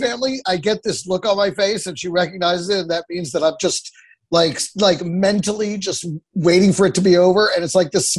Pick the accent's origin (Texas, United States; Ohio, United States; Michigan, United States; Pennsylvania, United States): Texas, United States; And so I grew up in Texas.